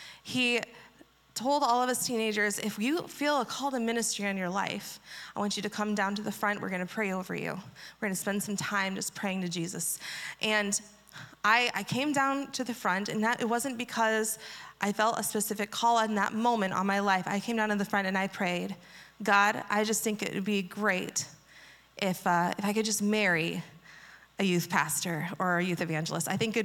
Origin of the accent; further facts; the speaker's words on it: Indiana, United States; And I grew up in Indiana, so I went to a similar camp called Lake Placid.